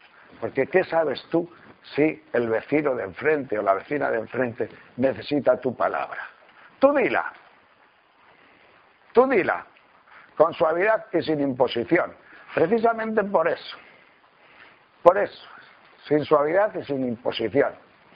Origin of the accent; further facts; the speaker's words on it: León, Castile and León, Spain; Porque por mi tierra de León no se oye mucho esta palabra, pero por Madrid sí.